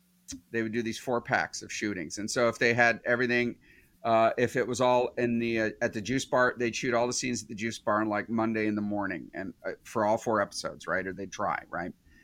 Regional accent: Honolulu, Hawaii, United States; I grew up in Honolulu, and in Honolulu, we had Channel 13, and Channel 13 was the Japanese channel.

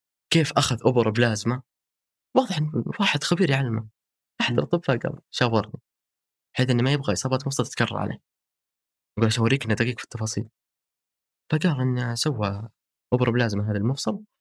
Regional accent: Saudi Arabia; في شخص افخر فيه كسعوديين

